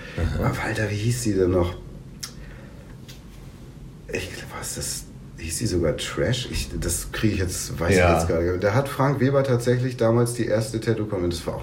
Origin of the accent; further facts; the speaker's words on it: Eckernförde, Schleswig-Holstein, Germany; also born or lived in Hameln; Ich bin geboren in Hameln, aber groß geworden im Norden in Eckernförde.